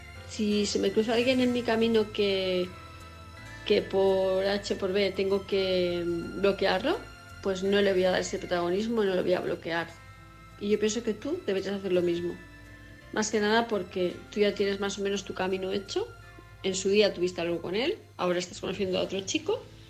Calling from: Palma de Mallorca, Balearic Islands, Spain; de Palma de Mallorca.

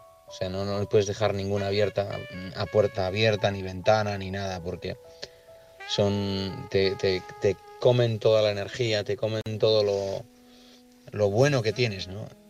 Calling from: Oviedo, Asturias, Spain; de Oviedo.

